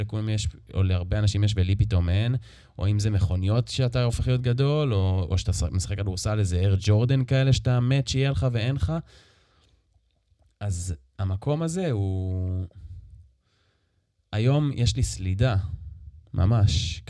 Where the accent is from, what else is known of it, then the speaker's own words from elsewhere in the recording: Ra'anana, Central District, Israel; אז אני גדלתי במקום ברעננה, מקום שיש בו כסף